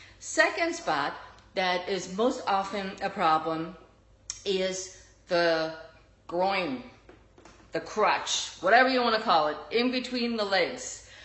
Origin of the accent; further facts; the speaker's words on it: Germany; accent: German; English is a second language; because I know with my German accent, sometimes it sounds a little bit different